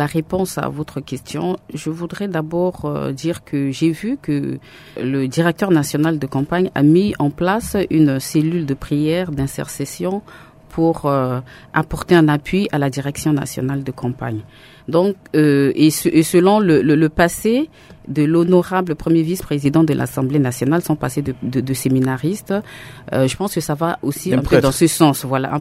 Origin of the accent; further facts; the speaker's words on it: Central African Republic; nous, aujourd'hui, qui disons non à ce référendum, qui disons non à cette nouvelle constitution, nous sommes aussi des Centrafricains